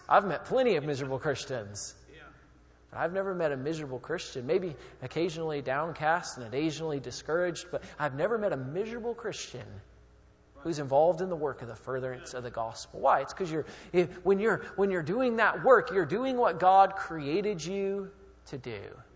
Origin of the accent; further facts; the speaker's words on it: United States; I'm an American. We're all Americans here. We like our freedom.